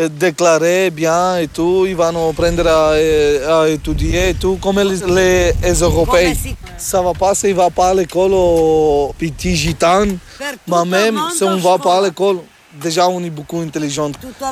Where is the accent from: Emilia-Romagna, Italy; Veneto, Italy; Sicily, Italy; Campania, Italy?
Campania, Italy; Naples; born there; French is a second language; Moi, je suis né en Italie, à Naples.